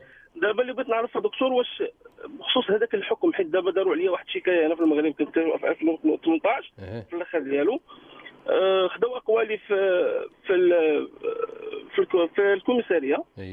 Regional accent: Tunisia; انا واحد تونسي في دوله الامارات.

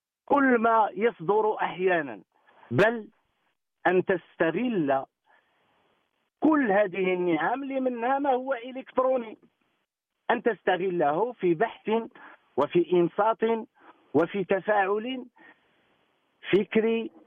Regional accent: Morocco; نحن فخورون كمغاربة

